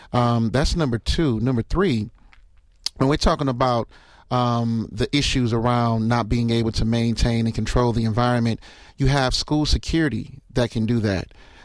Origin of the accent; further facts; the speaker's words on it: Milwaukee, Wisconsin, United States; I grew up in Milwaukee, so I think Milwaukee is a different situation than Madison.